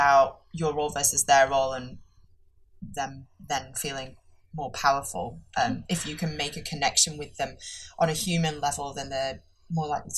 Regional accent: Yorkshire and the Humber, United Kingdom; accent: Yorkshire; When I'm really passionate, my Yorkshire accent comes out, and that can scare

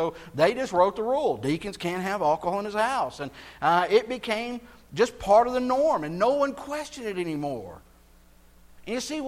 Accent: Texas, United States; You know, I grew up in South Texas, and the belt buckle of the Bible Belt and a strongly, very conservative Baptist church.

